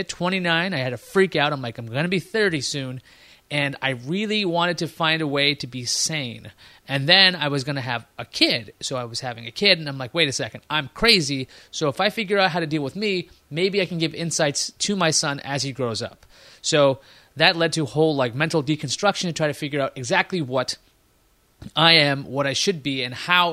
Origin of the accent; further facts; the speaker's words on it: Queens, New York, United States; but thankfully growing up in Queens, there's a lot of minorities.